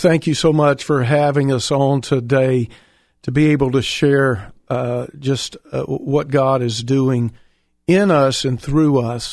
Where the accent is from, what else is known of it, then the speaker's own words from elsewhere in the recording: Deep South, United States; I was born and raised in the Deep South in the 60s and have been pastoring and in ministry for almost four decades.